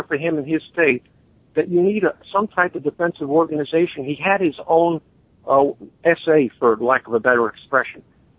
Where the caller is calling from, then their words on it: Florida, United States; down here in Florida.